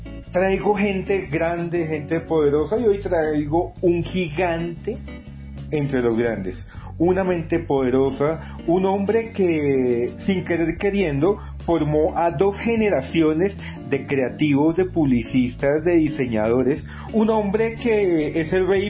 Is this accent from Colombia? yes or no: yes; Colombia; como nosotros colombianos, como los mejores amantes del mundo